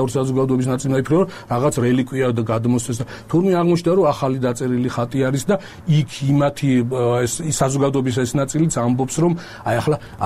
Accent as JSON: {"language": "Georgian", "town": "Ochamchire", "region": "Abkhazia", "country": "Georgia", "tie": "born there", "said": "მოკლედ მე რო აფხაზეთში დავიბადე, პატარა ქალაქი არის ოჩამჩირე"}